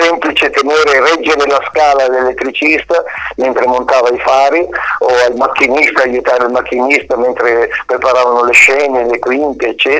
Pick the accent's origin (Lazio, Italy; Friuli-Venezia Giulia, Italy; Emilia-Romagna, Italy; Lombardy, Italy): Lombardy, Italy; sono di Milano, di un paesino vicino a Milano